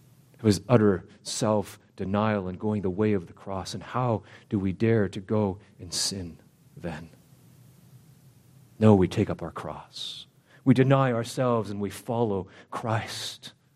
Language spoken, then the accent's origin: English; Canada; My passport tells me that I'm Canadian.